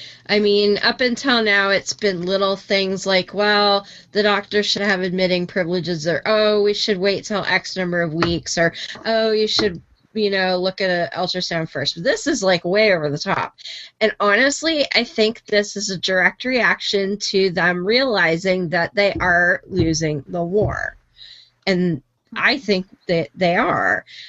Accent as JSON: {"language": "English", "country": "Canada", "said": "I mean, even as a Canadian, because somebody said, well, why do you want to read that?"}